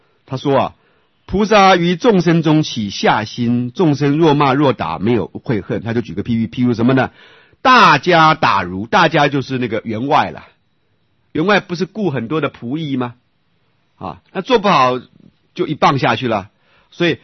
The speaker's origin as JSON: {"language": "Chinese", "country": "Taiwan", "said": "这个就是咱们台湾人的想法，绝对不会负愧于客"}